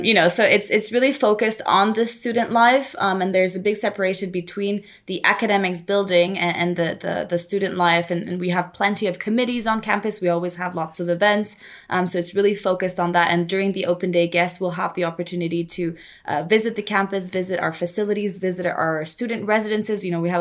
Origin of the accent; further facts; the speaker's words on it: Dominican Republic; moved away; You know, I came from the Dominican Republic and moved here and met people from all over the world.